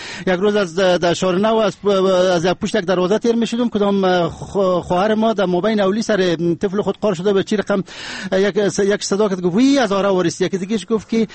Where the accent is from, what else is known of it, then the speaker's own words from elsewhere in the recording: Afghanistan; ما افغان هستم و مسلمان هستم و خاک پای ملت مؤمن و مجاهد افغانستان هستم.